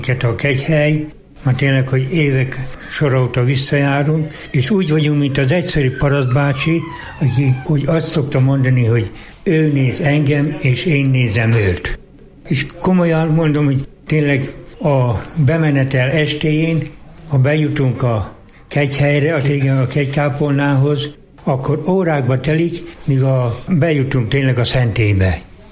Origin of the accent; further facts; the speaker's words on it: Hungary; kiderült, hogy magyar vagyok